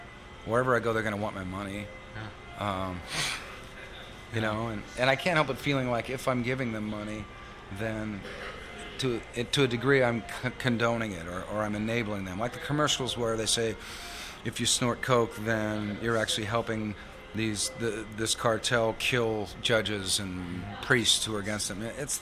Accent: United States

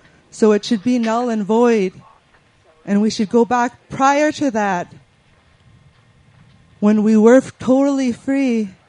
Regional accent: British Columbia, Canada; I'm from the Sequatmoc territory in so-called British Columbia, Canada. We are mountain people. We depend on the mountains.

